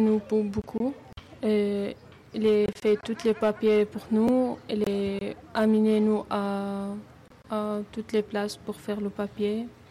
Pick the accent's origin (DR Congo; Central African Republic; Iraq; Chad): Iraq; now in France; je suis réfugiée d'Irak. Je viens d'Irak en 2015 et maintenant je suis un an ici en France. Oui, en septembre 2015.